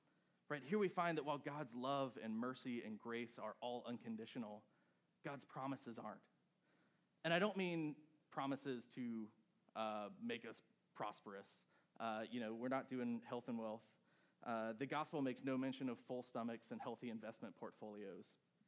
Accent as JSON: {"language": "English", "town": "Charleston", "region": "South Carolina", "country": "United States", "tie": "born or raised there", "said": "I grew up in Charleston, and I grew up at the Cathedral of St. Luke and St. Paul."}